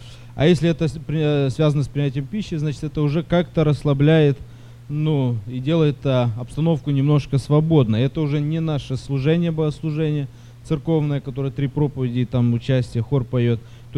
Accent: Florida, United States; я из Флориды, там несу служение.

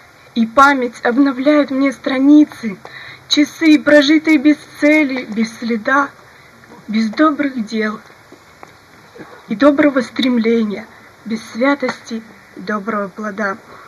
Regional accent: Kurganinsk, Krasnodar Krai, Russia; я из Курганинска.

